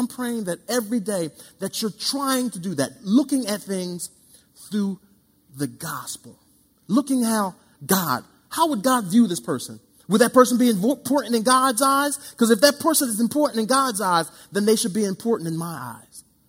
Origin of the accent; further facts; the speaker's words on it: Philadelphia, Pennsylvania, United States; I remember growing up in Philly.